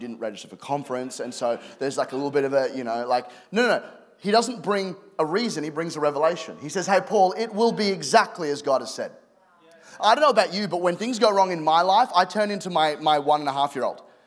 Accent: Brisbane, Queensland, Australia; I'm from Brisbane and I am married to a lovely lady called Anna.

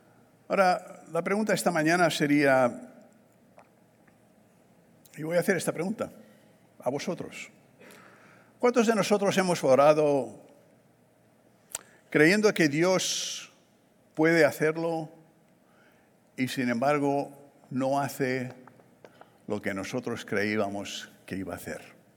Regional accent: Barcelona, Catalonia, Spain; Yo fui criado en Barcelona, mar Mediterráneo.

